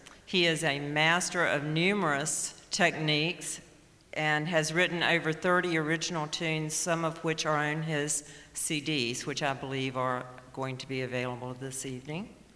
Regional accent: the South, United States; I'm going to tell you right now, I am from the South, and if I screw up these names, I take full responsibility.

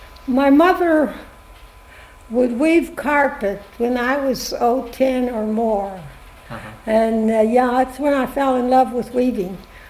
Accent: Reevesville, West Virginia, United States; also born or lived in Pennsylvania; I was born in Pennsylvania. Then we moved to West Virginia around the Fairmont area. And the first community that we lived in was Reevesville. That's near Fairmont.

